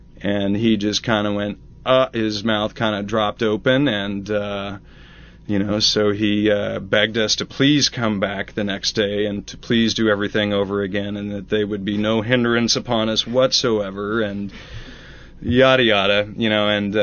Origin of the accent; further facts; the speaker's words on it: Redlands, California, United States; I grew up in Redlands, about 20 minutes from here